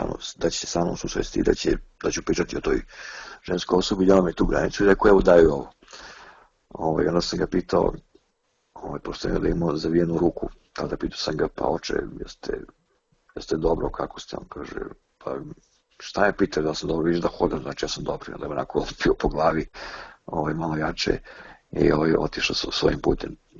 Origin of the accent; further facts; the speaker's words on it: Serbia; ja sam Srbin. Ponosno sam onako odgovorio